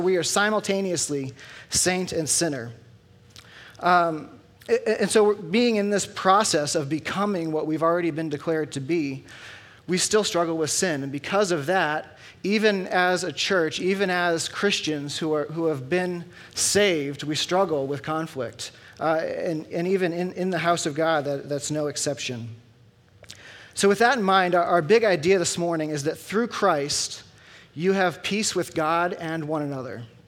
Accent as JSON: {"language": "English", "town": "Foxborough", "region": "Massachusetts", "country": "United States", "tie": "born or raised there", "said": "Among my favorite memories, actually, as a kid growing up in Foxborough, was as a junior higher, we used to ride our bikes down to the Patriots practice field."}